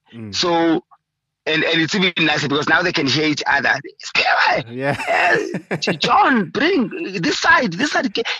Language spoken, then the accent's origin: English; Soweto, Gauteng, South Africa; Absolutely. I hated attending matches.